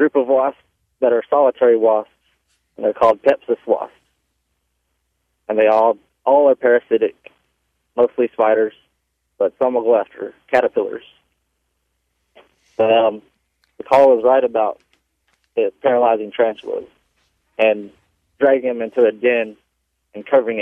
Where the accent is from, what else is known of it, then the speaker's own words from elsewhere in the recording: Texas, United States; And this wasp is from where I used to live at. I grew up in West Texas.